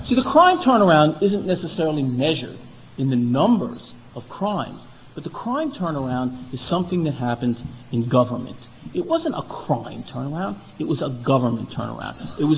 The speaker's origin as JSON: {"language": "English", "town": "New York City", "region": "New York", "country": "United States", "said": "I, as a New Yorker, have seen it as a citizen, but also I've seen it from the inside."}